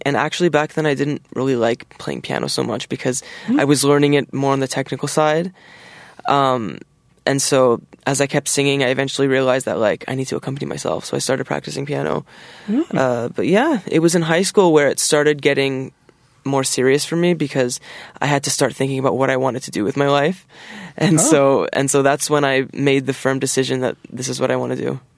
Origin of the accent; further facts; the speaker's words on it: Ottawa, Ontario, Canada; born there; now in Toronto, Canada; I was born in Ottawa, and I moved to Toronto 8 years ago.